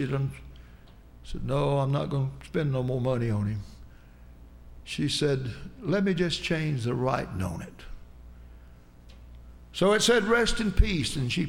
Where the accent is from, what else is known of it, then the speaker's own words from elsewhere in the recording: the South, United States; I hate to say that because I'm a Southerner.